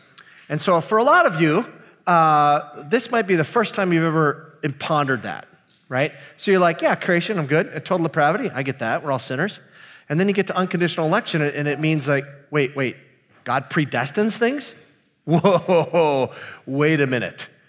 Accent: Minnesota, United States; I'm gonna give you what, for me, and I'm from the Iron Range, so I like to keep things simple.

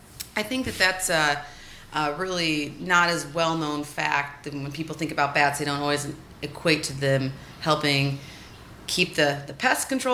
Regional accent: Michigan, United States; I grew up in Michigan, a farm kid, and one of my favorite childhood memories is on the side of the barn at my friend's house

